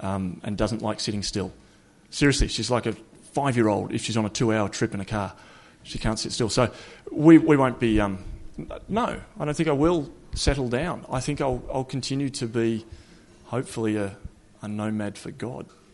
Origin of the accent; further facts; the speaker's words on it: Flinders Island, Tasmania, Australia; I grew up on Flinders Island out in Bass Strait. I used to run around in bare feet hunting wild turkeys with a bow and arrow.